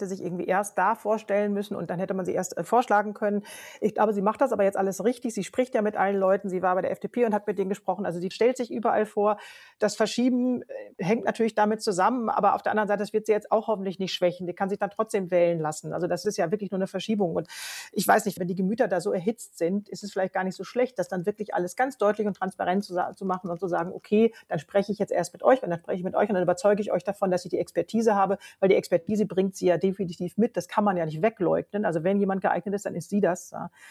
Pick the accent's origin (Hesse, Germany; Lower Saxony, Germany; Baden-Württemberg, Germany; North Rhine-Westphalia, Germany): Lower Saxony, Germany; born there; also ich bin selber gebürtig der Niedersächsin.